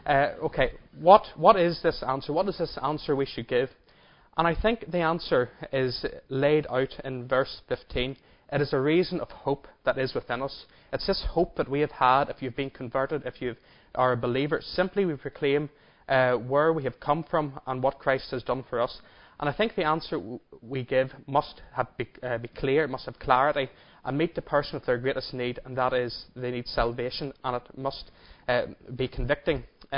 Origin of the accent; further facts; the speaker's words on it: Belfast, Northern Ireland, United Kingdom; And I said, "I'm from Belfaste."